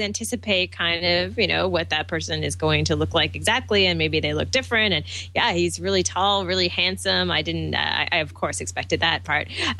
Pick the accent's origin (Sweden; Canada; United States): Canada; Toronto, Ontario; from Toronto, Ontario, Canada. I am back home after a little bit of travel and back in my little studio.